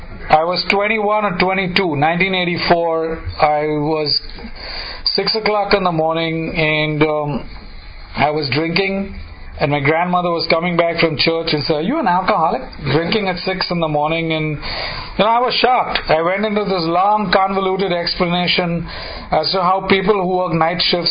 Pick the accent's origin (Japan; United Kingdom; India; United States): India; first language English; I grew up Western oriented in India. My parents were both dental surgeons. My first language is English.